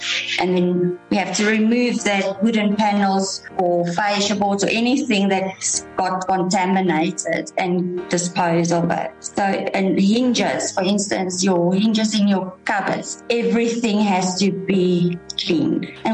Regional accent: Johannesburg, Gauteng, South Africa; Originally, I'm from the East Rand in Johannesburg. Went to Johan Heergens High.

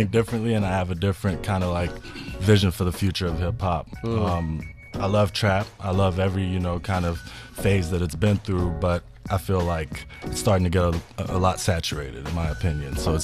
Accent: Malawi; also born or lived in South Africa / United States; I went to high school in the States, but I grew up in Malawi and I grew up in South Africa.

